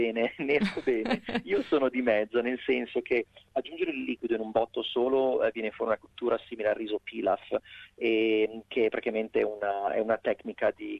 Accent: Milan, Lombardy, Italy; essendo io milanese, chiaramente grana al posto del parmigiano

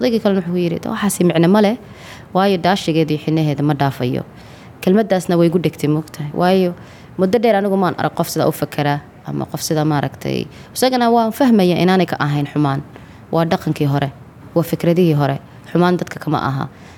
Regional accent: Leicester, East Midlands, United Kingdom; waxaan ahay reer UK, khaas ahaan magaalada Leicester. Marka magaalada waan deganahay

